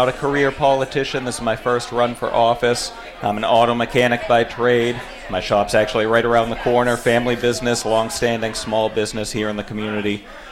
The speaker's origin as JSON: {"language": "English", "town": "Cape Cod", "region": "Massachusetts", "country": "United States", "tie": "born or raised there", "said": "I grew up here on the Cape. … running for Cape and Islands State Senate. Like I say, I grew up here on the Cape. I'm raising my family here."}